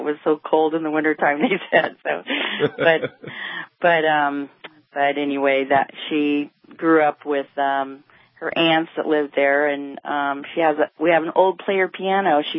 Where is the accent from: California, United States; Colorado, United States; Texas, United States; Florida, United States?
California, United States; We actually have some family history in Kennebec, Maine, even though we're from California here.